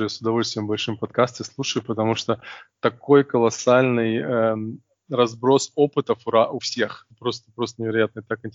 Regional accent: Neryungri, Sakha Republic, Russia; born there; Но я родился в Неринг, и это Якутия, южная часть Якутии.

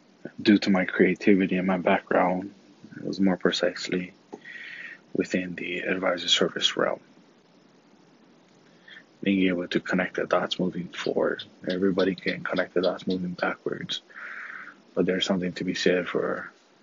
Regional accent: Hawaii, United States; when I grew up in Hawaii and I went to college in the continent, what some refer to as the mainland, in San Diego, I didn't have nothing that represented where I came from or who I was.

